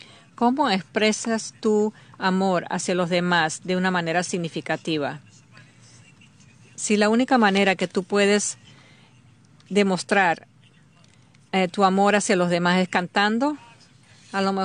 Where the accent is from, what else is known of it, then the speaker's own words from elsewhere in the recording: Hattiesburg, Mississippi, United States; Cuando yo crecí, había un restaurante en Hattiesburg, donde yo crecí, que solamente estaba abierto 24 horas al día.